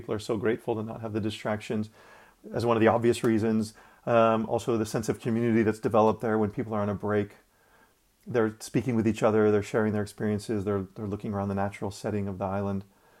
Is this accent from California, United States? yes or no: no; Chicago, Illinois, United States; moved away as an adult; I grew up in Chicago, Illinois, in the US. As a kid, I wasn't especially fond of the area I grew up, and it was obviously quite cold